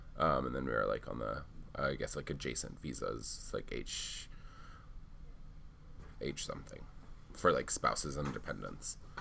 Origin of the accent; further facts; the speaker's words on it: Harrisonburg, Virginia, United States; also born or lived in Bucaramanga, Colombia; I'm 22. I grew up in Harrisonburg, but I'm from Colombia.